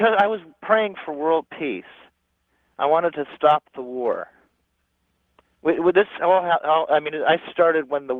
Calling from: California, United States; from Northern California.

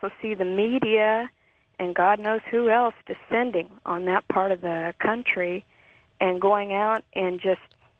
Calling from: Yuma, Arizona, United States; in Yuma, Arizona.

